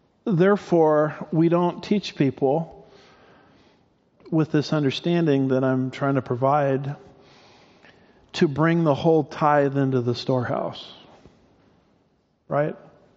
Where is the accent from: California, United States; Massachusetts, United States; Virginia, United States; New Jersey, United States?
California, United States; now in Texas, United States; I am a transplant from California to Texas. I got to the promised land as fast as I could, by the way.